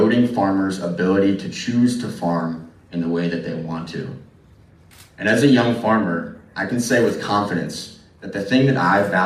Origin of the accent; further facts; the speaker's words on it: Virginia, United States; now in Grinnell, United States; I grew up in Central Virginia on a small egg and vegetable farm, and I now run my own urban vegetable garden in Grinnell.